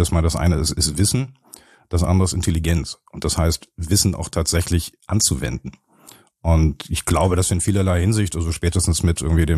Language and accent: German; Berlin, Germany; also in Berlin hier als Berliner